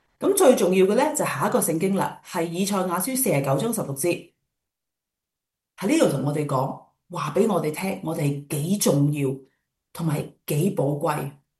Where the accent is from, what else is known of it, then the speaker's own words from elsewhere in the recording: Chaozhou, Guangdong, China; 咁我哋潮州人咧就系、是、相信一样嘢咧，仔就好，女就唔好嘅